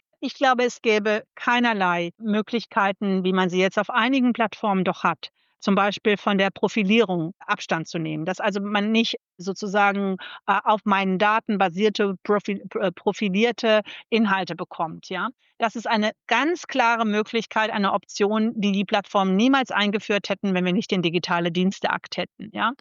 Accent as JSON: {"language": "German", "country": "Germany", "said": "Meine zweite Hoffnung ist, ich bin Deutsche, damit pro-transatlantisch, glaube ich, genetisch."}